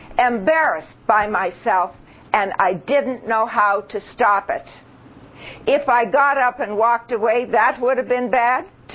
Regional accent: Toronto, Ontario, Canada; I come from Toronto

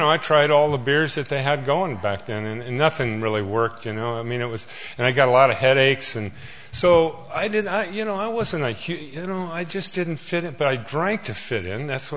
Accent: Spokane, Washington, United States; I'm from Spokane, Washington. I don't know if my parents were alcoholics.

